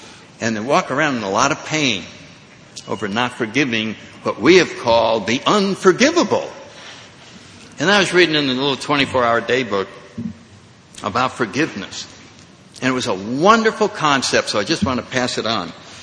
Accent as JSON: {"language": "English", "region": "New England", "country": "United States", "tie": "born or raised there", "said": "Now, very briefly, I grew up in New England, had a good, nice little family, didn't drink till I was in college"}